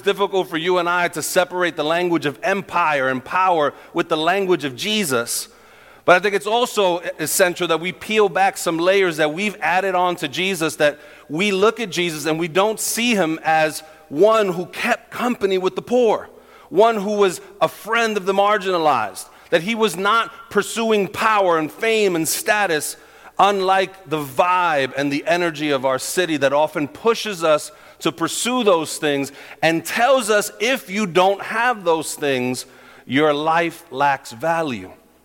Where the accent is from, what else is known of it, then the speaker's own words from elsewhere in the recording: New York, United States; Because you got to understand, I'm a New Yorker. This is the first time me being out of New York.